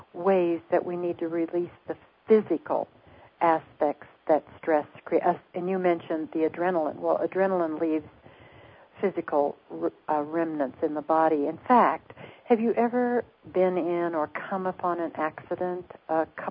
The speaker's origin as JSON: {"language": "English", "region": "Missouri", "country": "United States", "tie": "born or raised there", "said": "I have had experiences that I would never have thought that a little girl growing up in Missouri would ever have."}